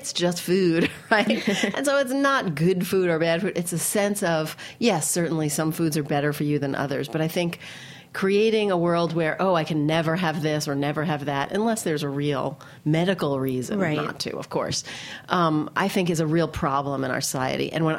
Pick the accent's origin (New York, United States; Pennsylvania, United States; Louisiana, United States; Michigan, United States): New York, United States; New York City; I grew up in New York City, so in Queens, where there's just like every cultural, you know, influence of food.